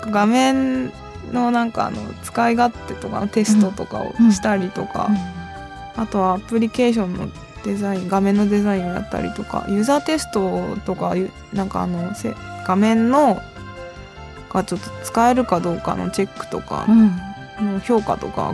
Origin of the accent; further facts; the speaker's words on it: Miyazaki, Japan; now in Tokyo, Japan; 地元は宮崎なんですけど。